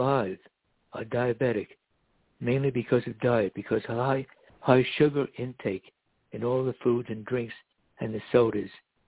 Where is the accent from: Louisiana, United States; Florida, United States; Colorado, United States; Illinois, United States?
Florida, United States; Miami; now in New York, United States; And to all my Latin friends back home in Miami, I'm broadcasting from New York today.